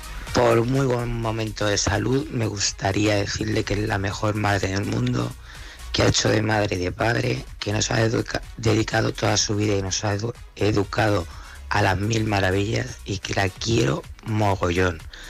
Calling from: Albacete, Castilla-La Mancha, Spain; de Albacete.

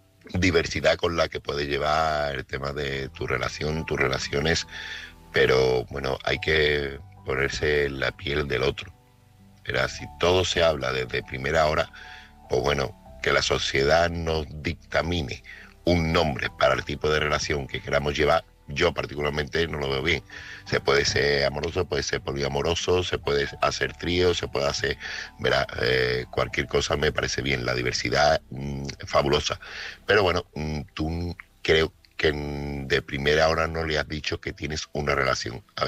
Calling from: Seville, Andalusia, Spain; corresponsal de Sevilla

